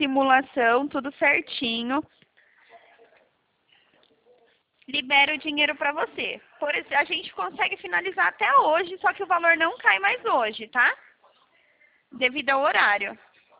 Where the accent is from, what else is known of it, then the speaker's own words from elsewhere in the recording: Americana, São Paulo, Brazil; also born or lived in Campinas; Eu sou aqui de Americana